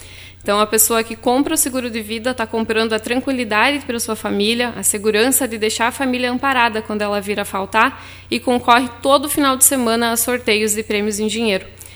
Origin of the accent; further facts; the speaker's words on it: Tenente Portela, Rio Grande do Sul, Brazil; now in Frederico Westphalen, Brazil; Eu sou natural de Tenente Portela, mas resido em Frederico já há muitos anos, então já sou quase mais frederiquense hoje.